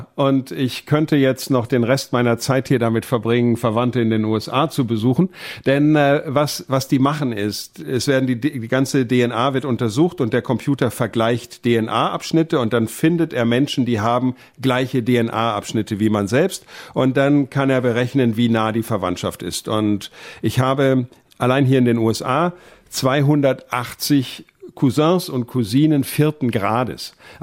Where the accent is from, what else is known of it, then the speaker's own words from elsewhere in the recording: North Rhine-Westphalia, Germany; born there; Geboren bin ich in Ostwestfalen und ein Großteil meiner Vorfahren kommt etwas mehr als die Hälfte, also 51%, kommt tatsächlich aus dem deutschsprachigen Europa mit dem Schwerpunkt Westfalen.